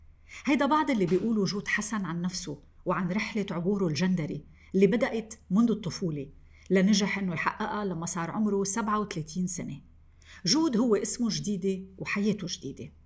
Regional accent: Syria; also born or lived in Kuwait / Lebanon; now in Germany; أنا فلسطيني سوري، ولدت في الكويت، تهجرت منها في حرب الخليج إلى سوريا، وفي الطريق الدول المجاورة حاملة القضية لم تقبلنا ولو لليلة واحدة، وبعدها وصلنا إلى دمشق، وبقيت أنا الغريب فيها، لا أشبه السوري كما يقولون

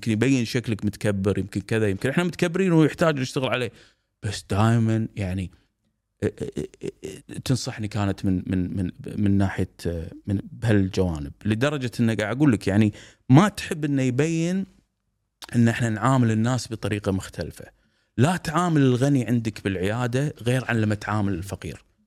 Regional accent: Kuwait; also born or lived in Dubai; صدام سنة 1990 أنا جيت هني دبي، كان عمري 9 سنوات لاجئ هني بدبي.

